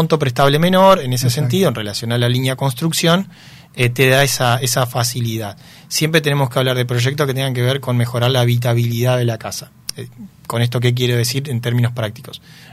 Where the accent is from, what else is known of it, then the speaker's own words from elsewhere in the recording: Ramírez, Entre Ríos, Argentina; Yo soy de Ramírez, que soy en Ramírez.